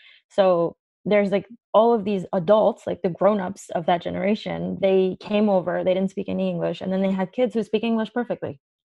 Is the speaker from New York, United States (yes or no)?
yes; New York, United States; even when I was growing up in New York